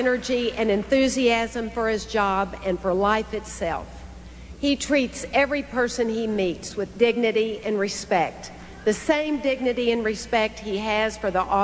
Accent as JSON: {"language": "English", "region": "Texas", "country": "United States", "tie": "born or raised there", "said": "George and I grew up in West Texas, where the sky seems endless, and so do the possibilities."}